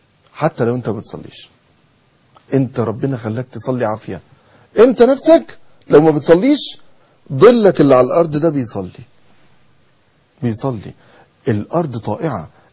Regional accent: Egypt; عندنا في مصر

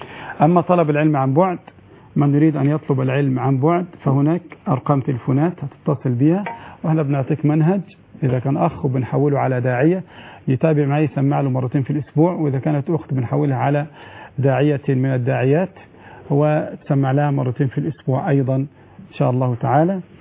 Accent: Kafr El Sheikh, Kafr El Sheikh Governorate, Egypt; وهذه المستويات عندنا في كفر الشيخ

